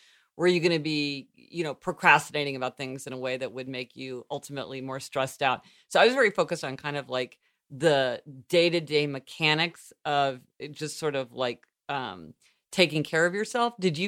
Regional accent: Missouri, United States; because being from Missouri, there weren't that many people from Missouri when I went to college.

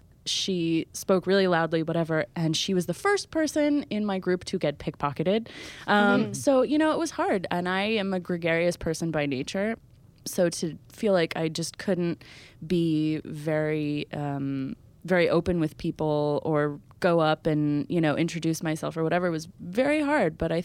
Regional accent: United States; I was very self-conscious of being an American in France

